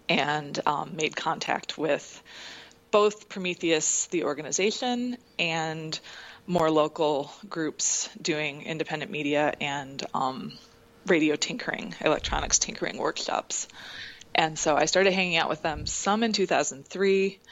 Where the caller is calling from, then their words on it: New York City, New York, United States; I am actually in New York City. I live here and commute out to New Jersey. So, greetings from the Lower East Side.